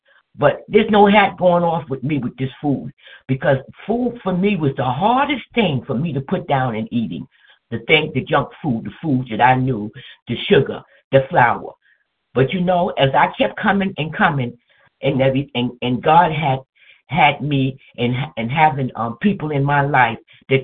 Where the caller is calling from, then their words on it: New Jersey, United States; New Jersey. I'm in New Jersey, Warren County. Yes.